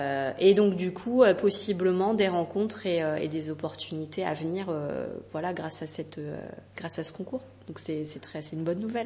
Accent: Centre-Val de Loire, France; puisque tu te souviens que je suis de Loire-et-Cherienne, mais oui. Je suis partie longtemps.

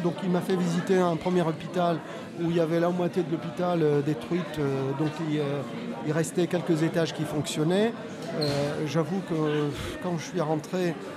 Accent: Damascus, Damascus Governorate, Syria; Je suis originaire de Damas.

